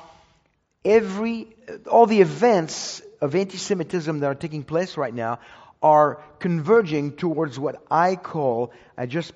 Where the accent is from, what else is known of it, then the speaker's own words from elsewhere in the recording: Paris, Île-de-France, France; 2023, Paris, where I'm from. You thought I was from Texas, I know. I'm from Paris.